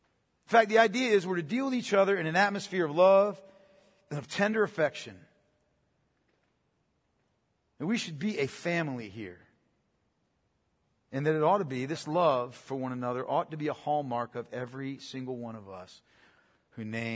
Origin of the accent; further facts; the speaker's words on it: Pennsylvania, United States; I'm from Pennsylvania, right?